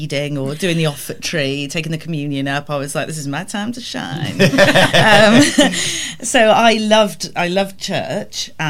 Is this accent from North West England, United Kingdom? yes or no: no; Wales, United Kingdom; British, I'm Welsh